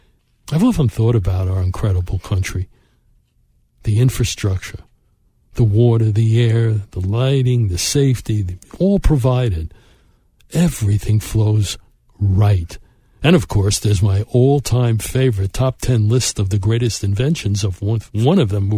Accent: Brooklyn, New York, United States; I grew up in Brooklyn, and there was a street in Brooklyn called King's Highway. It was the shopping area, kind of like Madison Avenue, but cheaper for local people.

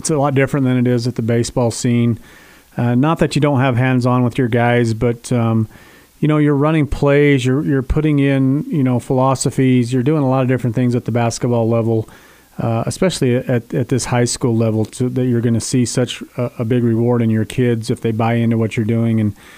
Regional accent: Utah, United States; now in Carbon County, United States; I mean, obviously growing up in Emory County, And then coming over to Carbon County, where I've been, you know, my whole adult life up to this point

